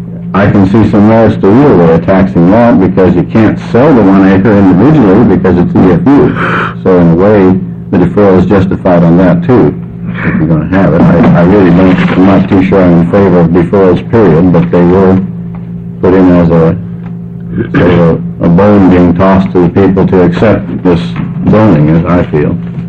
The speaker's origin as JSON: {"language": "English", "town": "Dallas", "region": "Oregon", "country": "United States", "said": "I'm from Dallas, Oregon."}